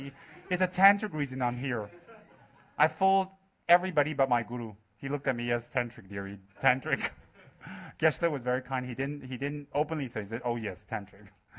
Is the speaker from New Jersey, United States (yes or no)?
no; Los Angeles, California, United States; I'm from Los Angeles, dear, not from the Himalayan backwaters of Tibet